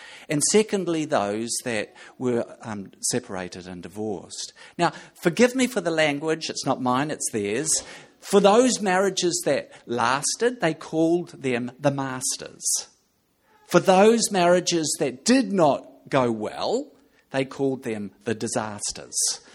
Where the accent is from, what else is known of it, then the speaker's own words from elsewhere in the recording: New Zealand; I am a Kiwi, so bear with me.